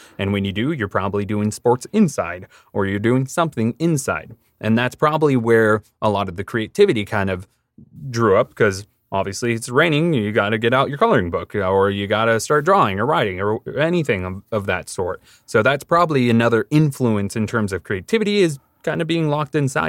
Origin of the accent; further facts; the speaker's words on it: Bonney Lake, Washington, United States; also born or lived in Seattle / Kirkland; So I was born in Seattle and kind of grew up a bit in Kirkland, and then we moved to Bonnie Lake when I was in elementary. And so I kind of grew up in this area most of my life.